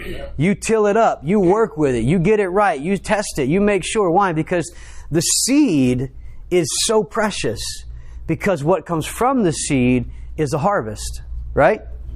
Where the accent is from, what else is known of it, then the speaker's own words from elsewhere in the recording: Texas, United States; accent: twang; I can get around my family from East Texas and my accent changes. My twang comes back and before long I've got boots on.